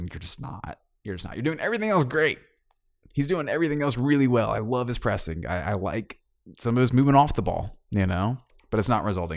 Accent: Georgia, United States; accent: South Georgia; I can't read, y'all. My South Georgia accent just kills me sometimes.

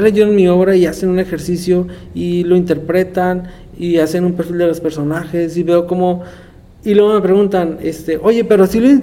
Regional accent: Tijuana, Baja California, Mexico; me he dado cuenta que en los tours o algo así, de pronto somos de Tijuana

